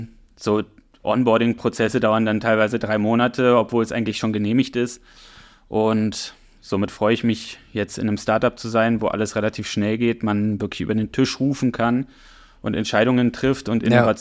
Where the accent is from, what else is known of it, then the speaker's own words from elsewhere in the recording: Berlin, Germany; Ich bin eigentlich in Berlin geboren und aufgewachsen, habe aber österreichische Wurzeln.